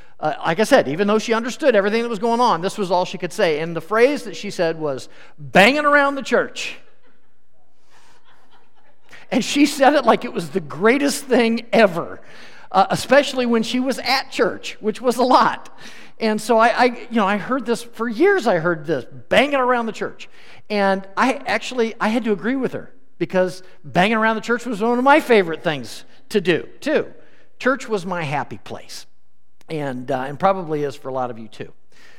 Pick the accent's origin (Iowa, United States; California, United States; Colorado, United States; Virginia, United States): Iowa, United States; Des Moines; I grew up in the Christian church, and the specific one I grew up at was Capitol Hill Christian Church in Des Moines, Iowa, on the east side.